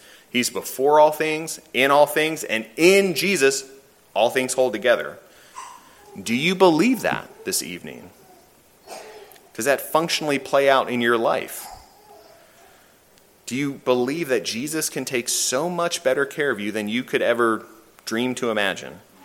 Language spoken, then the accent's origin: English; Chesapeake, Virginia, United States; I grew up in Chesapeake. There's some farms there.